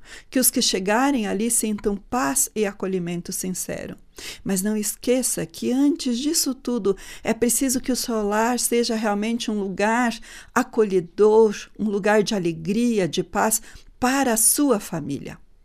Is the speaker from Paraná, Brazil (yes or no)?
yes; Foz do Iguaçu, Paraná, Brazil; born there; Como sou nascida lá e fazia mais de 30 anos que eu não visitava minha cidade natal